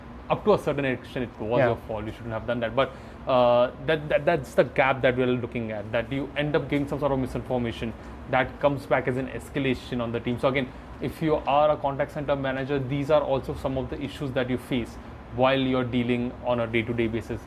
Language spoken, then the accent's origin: English; India; accent: Indian English; English is a second language; because I'm from India.